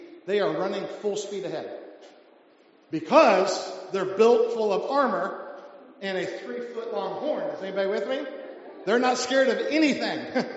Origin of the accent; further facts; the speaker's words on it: Florida, United States; I grew up in Florida, so we had fire ants.